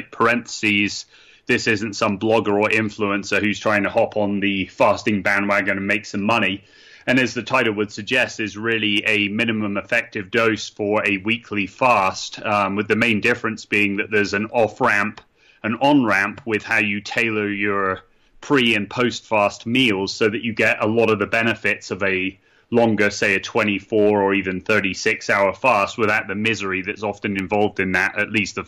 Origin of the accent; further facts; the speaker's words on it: England, United Kingdom; moved away as an adult; now in United States; that's when I came over from England to the States in 2001.